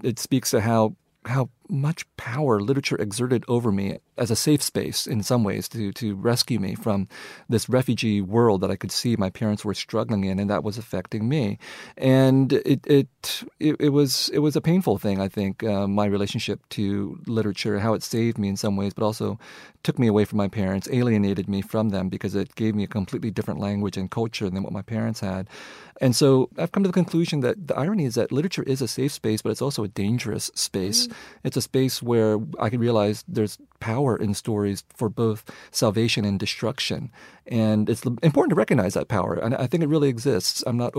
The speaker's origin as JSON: {"language": "English", "country": "United States", "tie": "born or raised there", "said": "I grew up as an American, and I wanted to be an American very, very badly. But I also was aware that I had a deep connection to Vietnam."}